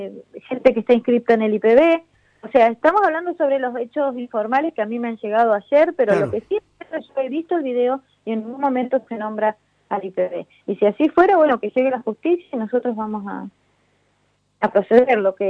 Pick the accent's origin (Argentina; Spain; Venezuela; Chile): Argentina; Tierra del Fuego; A ver, yo soy fueguina